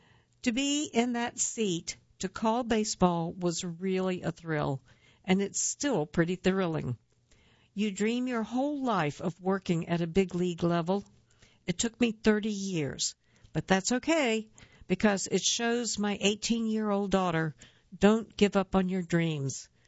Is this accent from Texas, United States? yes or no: yes; El Paso, Texas, United States; I had been to the State Mariachi Festival 3 times as a band director in my hometown, El Paso, so I came in gung-ho.